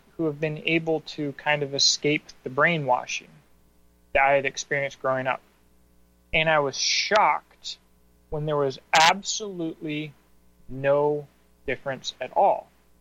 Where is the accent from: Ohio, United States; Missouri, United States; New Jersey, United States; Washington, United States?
Washington, United States; And so, you know, I am from Washington State.